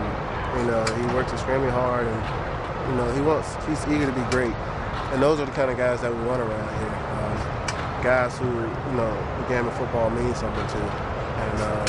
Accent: Miami, Florida, United States; Definitely, but you know, I'm from Miami, so this feels good to me.

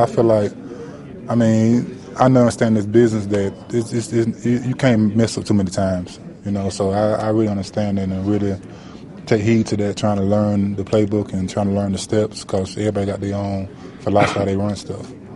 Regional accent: Jacksonville, Florida, United States; Yeah, I'm from Jacksonville.

